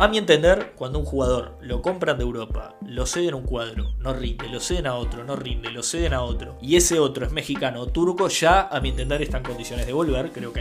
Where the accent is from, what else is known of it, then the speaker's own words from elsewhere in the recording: Uruguay; pero como uruguayo en este capítulo tengo que bajar línea un poco